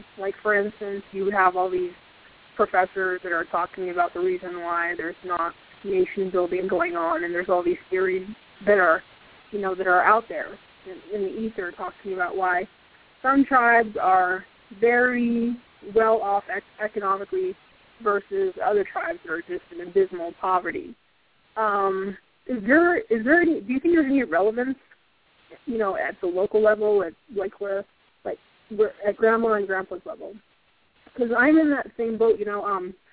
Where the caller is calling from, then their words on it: Church Rock, New Mexico, United States; I am calling from Church Rock.